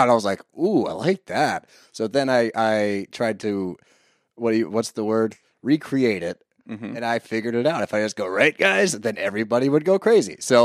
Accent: Pennsylvania, United States; No. We are Montco, baby. We are 2 seconds from the Philly limit, all right?

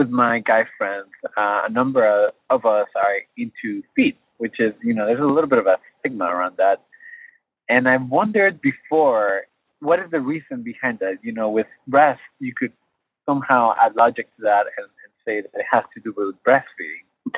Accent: New York, United States; Hey, Dan. I'm from New York. I'm a single male.

